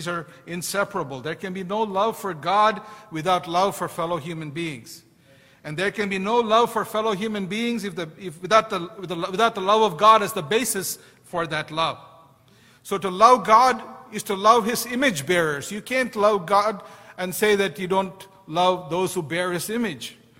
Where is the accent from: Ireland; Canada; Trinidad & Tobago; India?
India; I grew up in India where there's all kinds of gods.